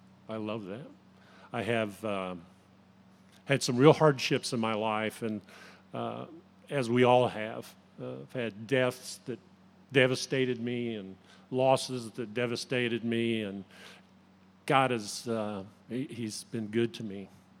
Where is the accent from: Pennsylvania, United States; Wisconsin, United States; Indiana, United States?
Indiana, United States; I was born and raised in Indiana. I've never lived anywhere else